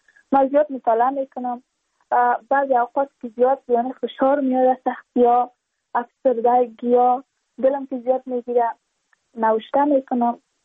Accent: Badakhshan, Afghanistan; چون ما از بدخشان هستیم. یعنی منطقای دور دستش

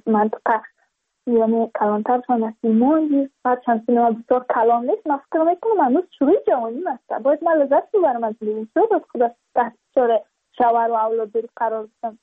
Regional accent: Badakhshan, Afghanistan; چون ما از بدخشان هستیم

